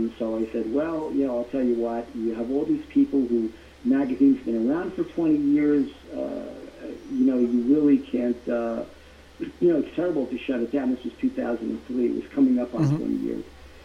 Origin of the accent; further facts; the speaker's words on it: Queens, New York, United States; also born or lived in Manhattan; So even though I was born in Manhattan, I really turned out to be a Queens kid.